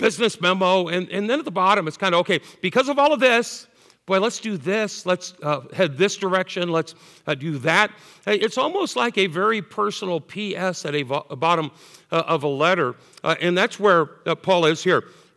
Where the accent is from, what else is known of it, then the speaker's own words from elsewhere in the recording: Fort Madison, Iowa, United States; It reminds me of my hometown that I grew up in Fort Madison, Iowa.